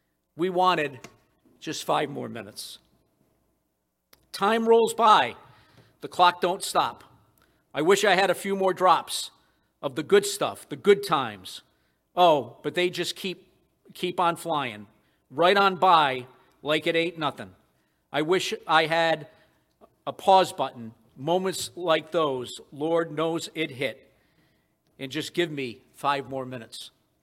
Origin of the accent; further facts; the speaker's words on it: New England, United States; accent: New England; I probably would not do very well with my New England accent on this country song.